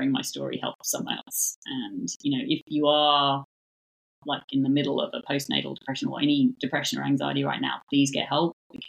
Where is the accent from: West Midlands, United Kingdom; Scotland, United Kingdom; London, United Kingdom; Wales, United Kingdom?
London, United Kingdom; So I grew up in London to Irish migrant parents. So they moved to London from Ireland for my dad's job.